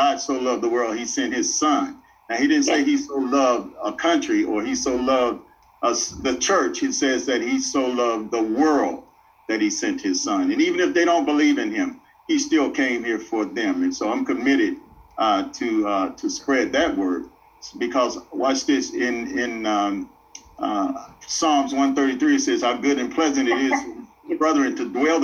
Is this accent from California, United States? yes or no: no; Montgomery, Alabama, United States; I grew up in Montgomery, Alabama.